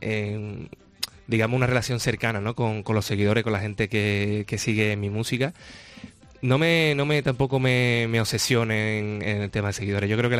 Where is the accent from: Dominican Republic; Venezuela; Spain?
Spain; Seville, Andalusia; yo soy de aquí de Sevilla